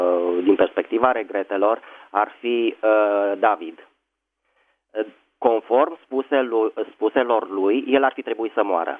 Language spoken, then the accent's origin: Romanian; Bucharest, Romania; din București.